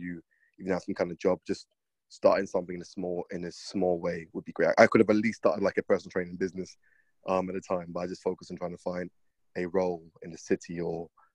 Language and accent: English; London, United Kingdom; I grew up in London.